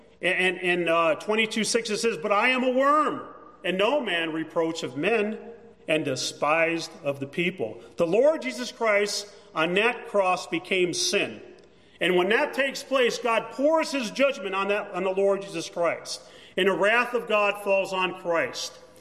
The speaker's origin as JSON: {"language": "English", "town": "Gary", "region": "Indiana", "country": "United States", "tie": "born or raised there", "said": "I grew up in Gary, and I remember we'd be going to like downtown Gary."}